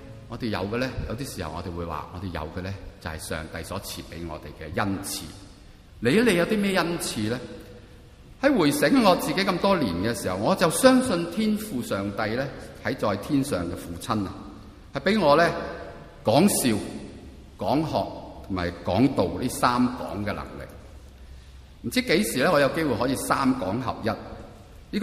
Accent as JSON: {"language": "Cantonese", "country": "Hong Kong", "tie": "born or raised there", "said": "那個山谷有條村叫正文村，已經被政府剿滅了，即是我的故鄉嚟嘅"}